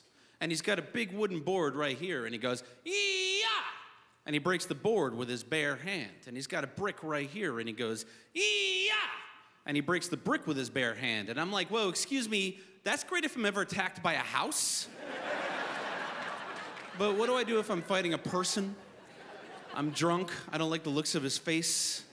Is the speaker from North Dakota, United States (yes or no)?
no; New York City, New York, United States; I'm from New York City. Wow, really? All right, I just got a power salute there. I am from New York City.